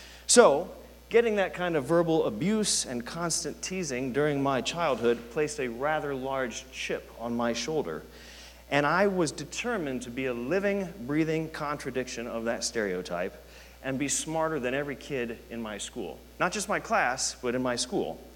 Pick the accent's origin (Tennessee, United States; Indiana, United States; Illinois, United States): Indiana, United States; South Bend; growing up in South Bend, Indiana, around a university campus that is the Catholic Disneyland, had a profound impact on me.